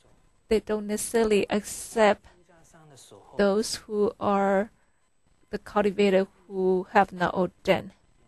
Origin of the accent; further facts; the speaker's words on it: Hong Kong; When I was growing up in Hong Kong, I was sent to my parents to a Buddhist school